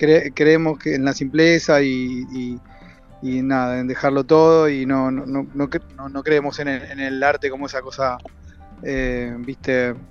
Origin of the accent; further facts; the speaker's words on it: Avellaneda, Buenos Aires Province, Argentina; Así como yo me crié en Avellaneda y también es un lugar.